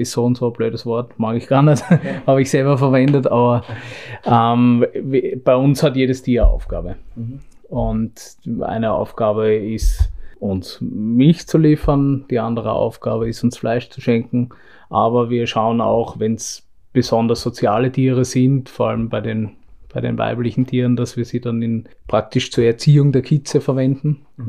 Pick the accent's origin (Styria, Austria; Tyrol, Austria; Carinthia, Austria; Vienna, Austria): Vienna, Austria; born there; Ich bin ein Wiener Piefke, sozusagen, wenn man das so sagen darf. Ja. Genau. Ursprünglich kommt meine Familie aus Deutschland, ich bin in Wien geboren.